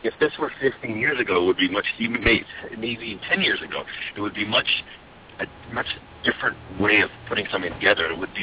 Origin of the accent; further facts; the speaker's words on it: Toronto, Ontario, Canada; Yeah, it really is great, and it's my hometown. So it's nice to be here and have my parents be able to come to the show